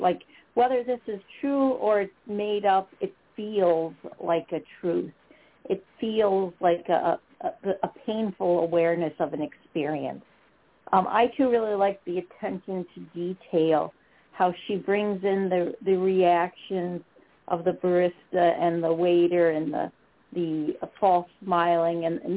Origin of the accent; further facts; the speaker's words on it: Wisconsin, United States; accent: Wisconsin; Well, geez, my Wisconsin accent.